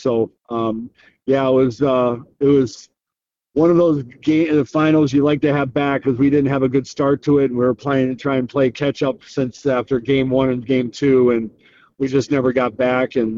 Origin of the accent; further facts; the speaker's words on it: United States; being an American going to Canada, playing in a small town